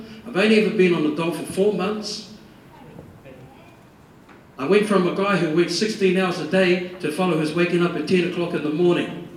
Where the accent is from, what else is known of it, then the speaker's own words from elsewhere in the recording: Whangaroa, Northland, New Zealand; myself and my wife down here from Ngāti Hine, I'm from Whangaroa and from Aipara